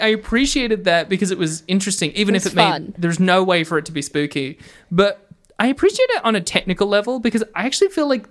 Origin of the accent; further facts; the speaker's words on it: Australia; I have no concept as an Australian of whether it was like lovingly made by Mexicans